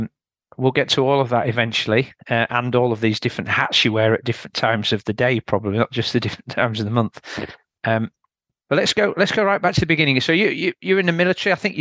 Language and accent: English; Yorkshire and the Humber, United Kingdom; I spent most of my formative childhood in Yorkshire